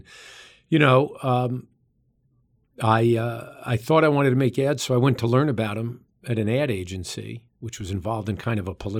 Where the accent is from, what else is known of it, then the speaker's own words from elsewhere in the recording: New York City, New York, United States; I use this phrase now when I tell people I'm from New York City, where a day without an argument is a lost opportunity.